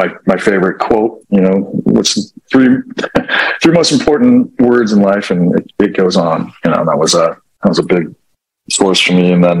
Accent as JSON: {"language": "English", "region": "Idaho", "country": "United States", "said": "Yeah, like people ask me, where are you from? It's like, IdaHome."}